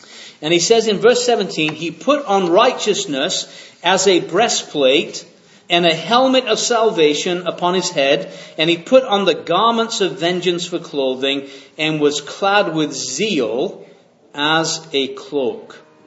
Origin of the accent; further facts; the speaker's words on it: England, United Kingdom; I'm an Englishman.